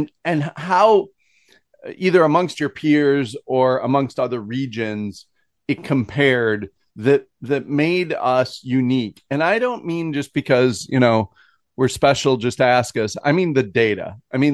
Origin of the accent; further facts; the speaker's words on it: Minnesota, United States; And I am from Minnesota, but I went away and then I came back. And when I came back, I realized how good it was here. But I didn't know how good it was here when I grew up here.